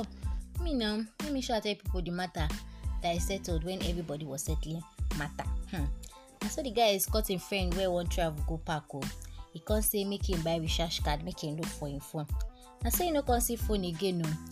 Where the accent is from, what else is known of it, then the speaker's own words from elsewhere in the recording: Nigeria; that is one thing that is one of the amazing things of being Nigerian. We just find our own way to ease our problems and our own situations.